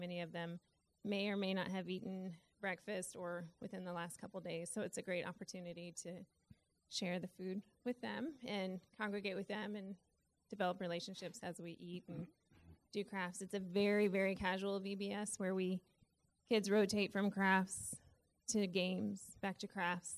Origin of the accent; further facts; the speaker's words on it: Kentucky, United States; It was hot, but it was dry, so you couldn't feel it because we're from Kentucky and it's humid